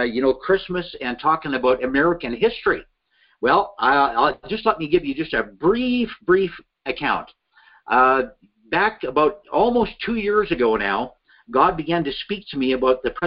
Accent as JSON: {"language": "English", "country": "Canada", "said": "I'm a Canadian, so I'm thinking prime minister."}